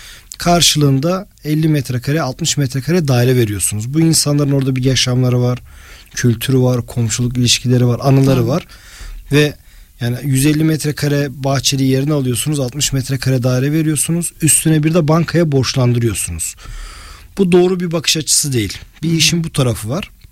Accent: Gazipaşa, Antalya, Turkey; Bizim Gazipaşa ilçemiz çok keyifli bir ilçe, çok renkli bir ilçe.

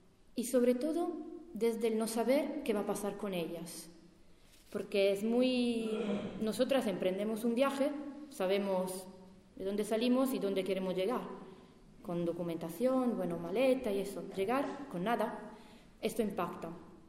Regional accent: Italy; Spanish is a second language; bueno, yo soy italiana, y una chica en Italia

